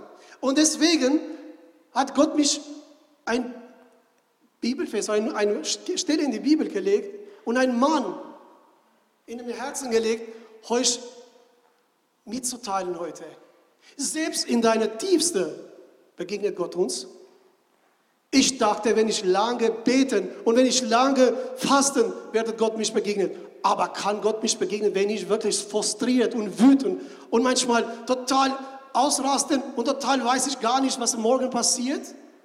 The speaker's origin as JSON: {"language": "German", "country": "Albania", "moved": "yes", "lives_now": "Berlin, Germany", "said": "ich komme ursprünglich aus Albanien, ich lebe seit einer ganzen Weile in Deutschland, ich bin verheiratet und ich habe 3 Kinder. Ich lebe in Berlin seit mehr als 10 Jahren"}